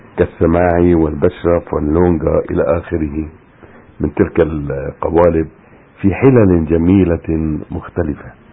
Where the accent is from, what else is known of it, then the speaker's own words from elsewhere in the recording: Aleppo, Aleppo Governorate, Syria; إلا من محاولات قليلة جدا، بدأها عندنا في حلب